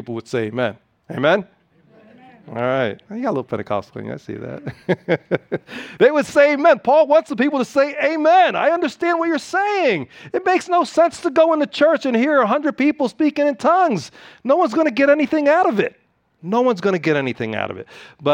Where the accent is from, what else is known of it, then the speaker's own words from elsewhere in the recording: Philadelphia, Pennsylvania, United States; now in Piscataway, United States; I was like, well, I came from Philly. I got a job at AT&T, and they're like, you're working at Piscataway.